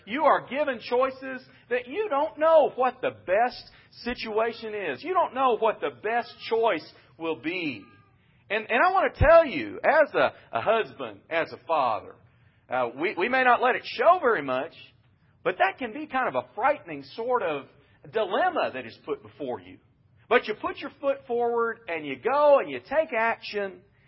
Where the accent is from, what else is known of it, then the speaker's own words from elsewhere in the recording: Midwest, United States; You know, growing up in the Midwest, I was raised by a father who was from Texas.